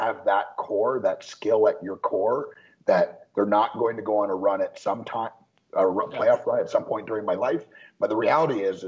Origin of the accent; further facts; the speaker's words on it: Ontario, Canada; I grew up in Canada. I grew up closer to Detroit than Toronto